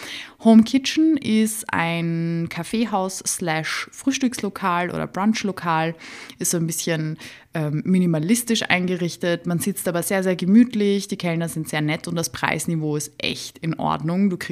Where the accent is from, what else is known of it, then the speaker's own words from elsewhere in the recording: Vienna, Austria; ich komme aus Wien